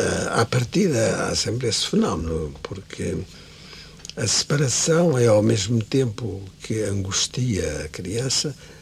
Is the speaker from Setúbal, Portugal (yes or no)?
no; Lisbon, Portugal; also born or lived in Paris, France; criei muito mais interesse pelas coisas lisboetas, de Lisboa, que é a minha terra, depois de passar uns anos em Paris